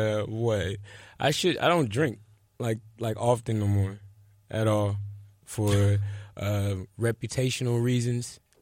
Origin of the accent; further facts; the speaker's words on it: Chattanooga, Tennessee, United States; So I'm from Chattanooga.